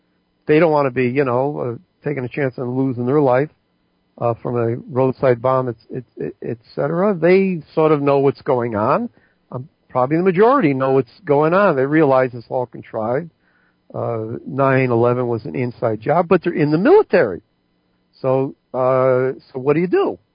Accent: United States; I was an enlisted man, I'm as American as you can get. I'm apple pie American as you can get.

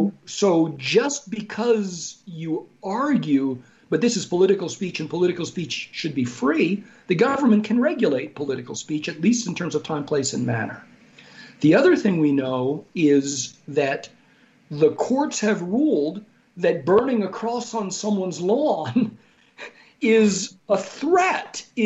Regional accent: Brazil; now in United States; Now, I'm an immigrant from Brazil, and at the time, Brazil was a military dictatorship.

